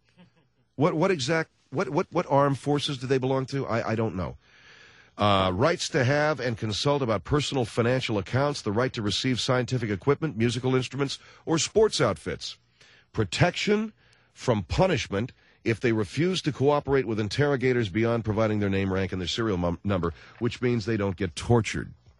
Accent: United States; Because I was raised in America. Because I was raised here. Because I came from a relatively sane home.

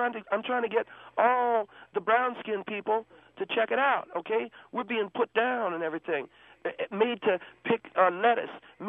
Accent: Encino, California, United States; born there; I was born in Encino, California.

